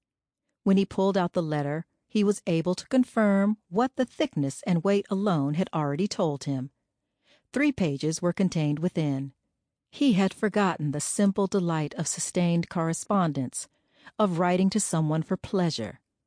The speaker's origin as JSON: {"language": "English", "region": "California", "country": "United States", "tie": "born or raised there", "said": "I was born and raised in California. Have you ever been there?"}